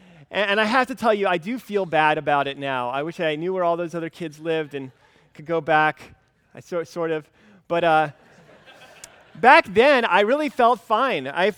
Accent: Alabama, United States; As a middle school kid growing up in Alabama

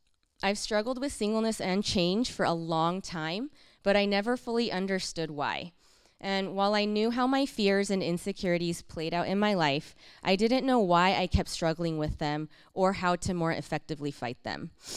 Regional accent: California, United States; I grew up in Southern California, and I plan to stay put.

